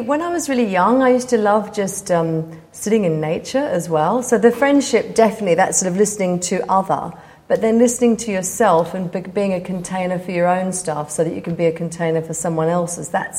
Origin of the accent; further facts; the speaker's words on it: Australia; I grew up in Australia.